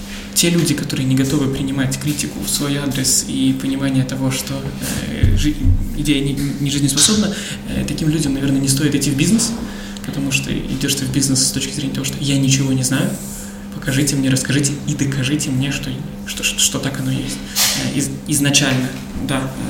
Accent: Latgale, Latvia; now in Riga, Latvia; Начинать с Латгалии, если мы из Латгалии и из Латвии, почему бы да.

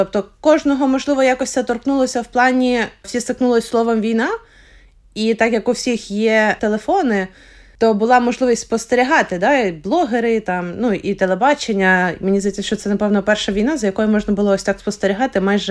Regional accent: Lutsk, Volyn Oblast, Ukraine; Я з Луцька, я в Луцьку була.

